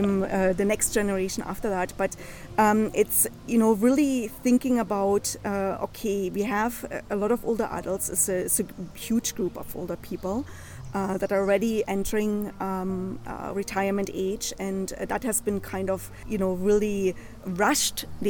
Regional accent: East Germany, Germany; because I grew up in East Germany.

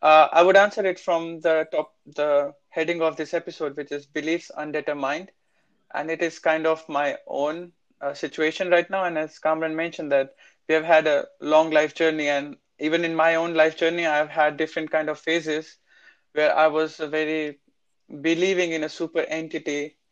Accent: Punjab, India; And I'm from the north. I'm from Punjab. It's in the north of India.

